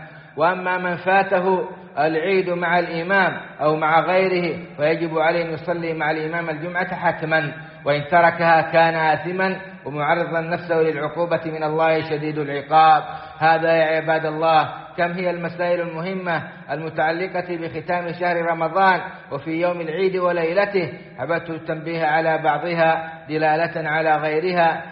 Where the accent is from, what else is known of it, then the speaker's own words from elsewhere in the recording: Saudi Arabia; اللهم أدم على بلادنا السعودية أمنها وإيمانها ومقدساتها وقيادتها